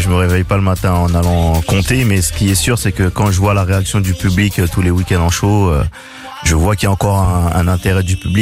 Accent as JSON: {"language": "French", "country": "Guadeloupe", "said": "Et voilà, moi aussi je suis de la Guadeloupe."}